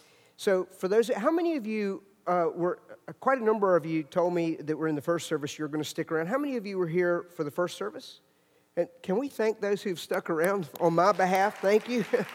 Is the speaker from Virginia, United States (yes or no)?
yes; Virginia, United States; But Beth and I come from Virginia, not West Virginia, Virginia. We have our teeth where I'm from.